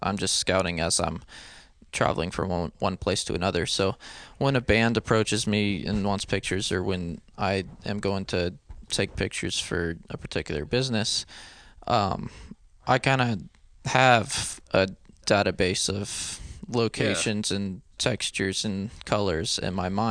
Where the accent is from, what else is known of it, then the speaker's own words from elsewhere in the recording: New Orleans, Louisiana, United States; also born or lived in Memphis, United States; I was born in New Orleans, but spent the first 5 years of my life in Memphis.